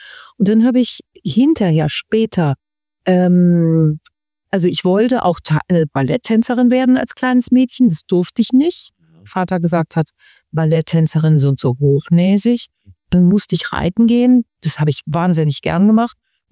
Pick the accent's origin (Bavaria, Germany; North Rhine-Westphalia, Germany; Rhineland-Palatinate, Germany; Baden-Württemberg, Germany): North Rhine-Westphalia, Germany; Düsseldorf; Ich bin geboren in Düsseldorf, aufgewachsen in Düsseldorf